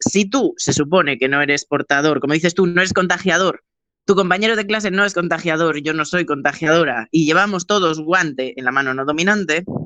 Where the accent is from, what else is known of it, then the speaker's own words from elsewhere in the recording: Spain; a los españoles en general nos va a costar, porque como buenos latinos somos, sí, muy de tocar, muy de saludarnos, de abrazarnos, de besarnos.